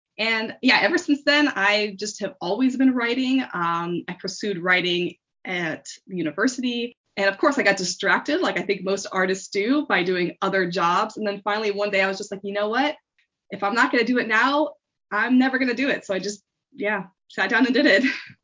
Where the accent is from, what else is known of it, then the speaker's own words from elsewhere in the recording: United States; I'm an American author of crime and thriller novels